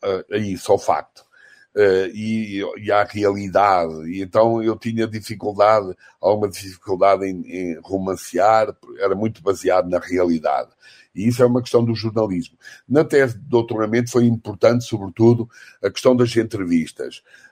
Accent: Portugal; accent: Portuguese; also born or lived in Brazil; eu vivi tantos anos no Brasil, até deveria estar a falar com o sotaque. Eu costumo dizer, o sotaque de Portugal é português com sal e do Brasil é português com açúcar.

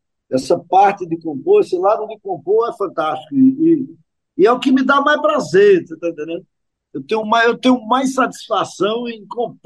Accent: Pernambuco, Brazil; born there; No estado onde eu nasci. Pernambuco é um estado muito lindo

